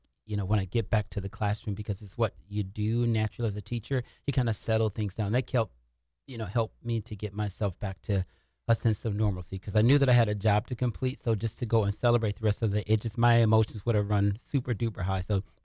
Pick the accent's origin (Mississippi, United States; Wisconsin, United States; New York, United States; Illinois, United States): Mississippi, United States; We grew up in the South, so I was born in Mississippi